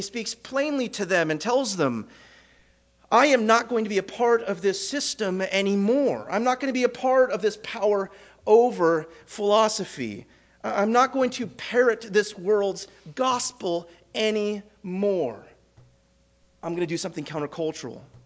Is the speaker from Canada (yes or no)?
no; United States; I'm an American. I never sacrifice.